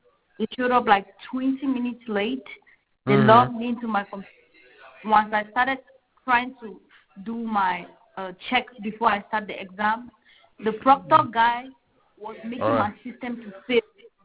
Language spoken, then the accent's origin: English; Cameroon; now in Maryland, United States; What's your origin? I'm African. I'm from Cameroon. But I live in Maryland.